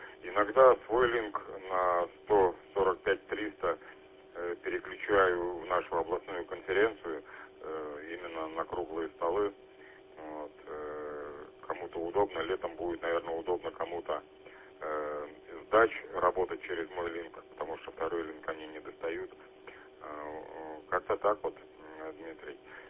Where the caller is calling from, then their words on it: Yaroslavl, Yaroslavl Oblast, Russia; Город Ярославль на приеме.